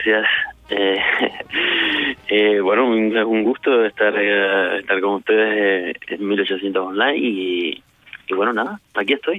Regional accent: Cuba; nunca me siento más cubano que cuando estoy fuera de Cuba.

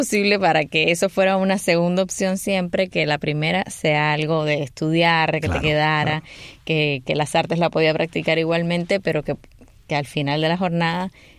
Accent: Havana, Cuba; moved away as an adult; now in Mexico; Viví durante 18 años en Cuba, toda, bueno, mi juventud.

